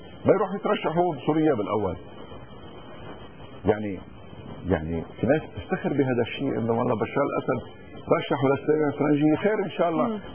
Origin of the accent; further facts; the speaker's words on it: Lebanon; نحن لبنانيين بنعيش نحن وياك بشراكة بوطن مستقر بوطن آمن بوطن مزدهر